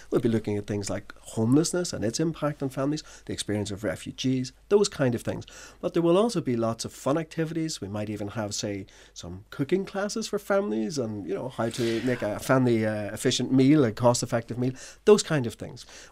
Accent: Ireland; we are Irish, we are welcoming and hospitable people

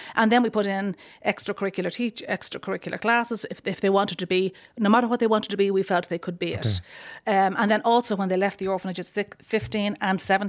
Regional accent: Ireland; And I'm Irish, blah, blah.

